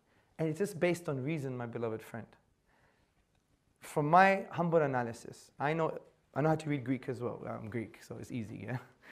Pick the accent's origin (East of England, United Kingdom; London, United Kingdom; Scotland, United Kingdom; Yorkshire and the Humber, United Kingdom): London, United Kingdom; Hackney; I was born in Hackney, by the way. And I was brought up there, as you could tell.